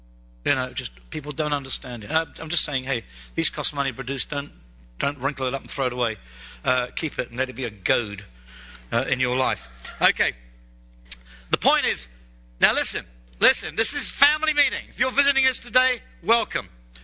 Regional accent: Scotland, United Kingdom; Okay, I'm a Scot.

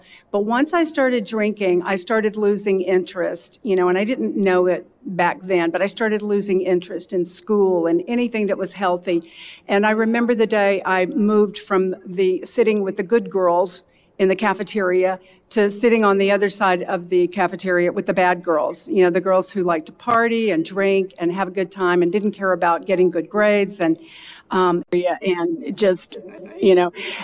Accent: Alabama, United States; And I started out in an alcoholic home. I grew up in Alabama, and I swore that I would never drink.

